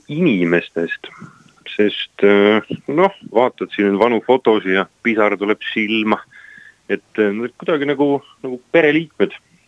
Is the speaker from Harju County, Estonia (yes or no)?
no; Saare County, Estonia; mina olen saarlane, nii ma pole ka ruhlane.